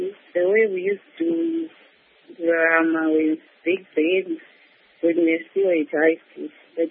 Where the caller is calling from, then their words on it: Masvingo, Zimbabwe; Okay, I'm calling you from Masingo.